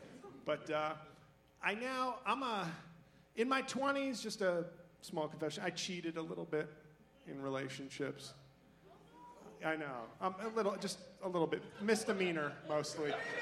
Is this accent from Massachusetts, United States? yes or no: no; New York City, New York, United States; But is Charlotte expensive? Because I'm from New York City, so it's a relative question.